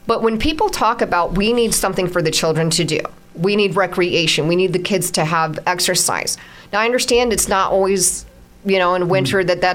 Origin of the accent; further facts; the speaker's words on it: Boone, United States; growing up in Boone, we just had these really gorgeous parks. We always had really cool, awesome stuff.